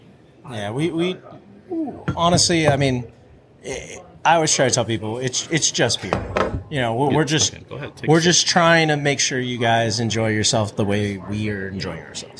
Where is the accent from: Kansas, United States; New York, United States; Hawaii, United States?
Hawaii, United States; I grew up in Hawaii, so for me, any kind of island flavors, any kind of Caribbean flavors, things like that, that's what we gravitate to.